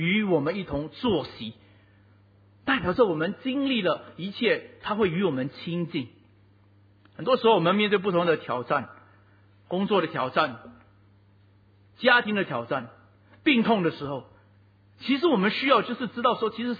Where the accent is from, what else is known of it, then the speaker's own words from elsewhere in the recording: Singapore; 但是我们新加坡人就这样，人告诉我们要做我们就做